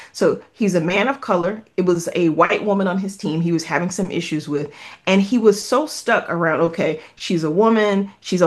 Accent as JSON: {"language": "English", "region": "the South", "country": "United States", "said": "I'm a Southern girl. Sometimes my accent is stronger than others. If we talk about colorism, I'm pretty brown. I came from a working class family."}